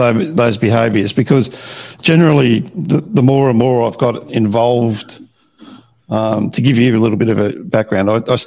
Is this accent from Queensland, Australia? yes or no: no; Melton, Victoria, Australia; because I grew up in Melton. And when we first moved to Melton, there was only about 2,500 people in Melton. So that was in the early 70s.